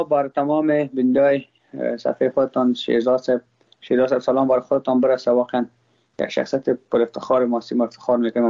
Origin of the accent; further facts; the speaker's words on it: Afghanistan; من خوش نم ما خود ما افغان هستم